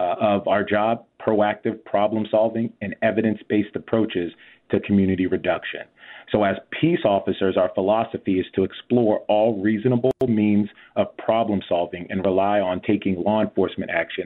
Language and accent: English; San Diego, California, United States; Growing up in San Diego, California, I still remember the name of our school resource officer.